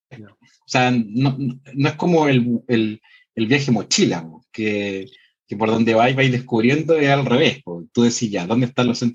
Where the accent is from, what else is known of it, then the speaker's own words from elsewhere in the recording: France; Spanish is a second language; Como muy española, siendo francesa.